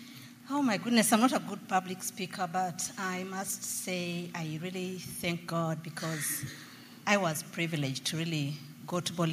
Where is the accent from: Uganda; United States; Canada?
Canada; being a Canadian, we take things for granted